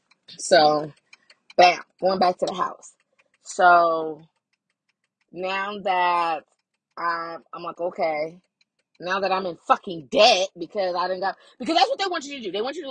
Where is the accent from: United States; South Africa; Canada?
United States; San Bernardino, California; he's been to San Bernardino, which I grew up in San Bernardino.